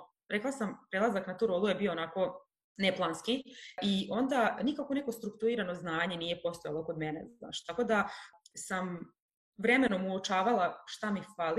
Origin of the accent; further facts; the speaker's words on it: Serbia; moved away as an adult; now in Ireland; ja sam prelazak iz Srbije u Irsku